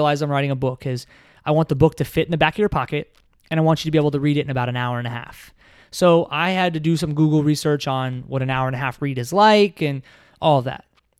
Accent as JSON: {"language": "English", "town": "Phoenix", "region": "Arizona", "country": "United States", "tie": "born or raised there", "said": "And I grew up in West Phoenix, inner city."}